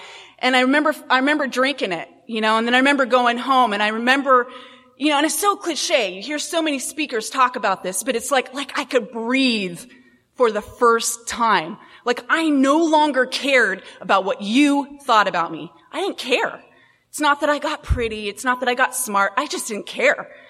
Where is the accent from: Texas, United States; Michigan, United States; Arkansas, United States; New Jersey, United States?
Texas, United States; Houston; born there; You know, I was born in Houston, Texas